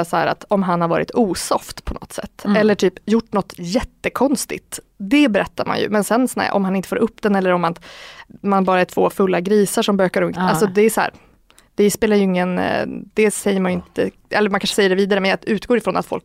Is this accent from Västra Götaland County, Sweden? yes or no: no; Umeå, Västerbotten County, Sweden; Jag bara, jag är från Umeå.